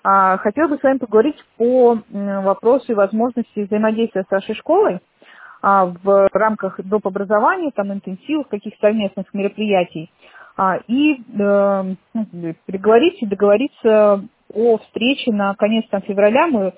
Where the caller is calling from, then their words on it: Moscow, Russia; Из Москвы звоню.